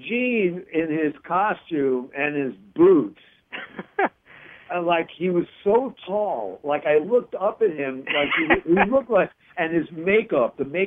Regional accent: Brooklyn, New York, United States; they're from Queens, I'm from Brooklyn.

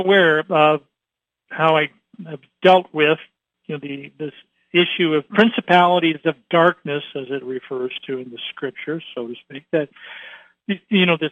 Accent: Troy, Ohio, United States; I grew up in Troy, Ohio.

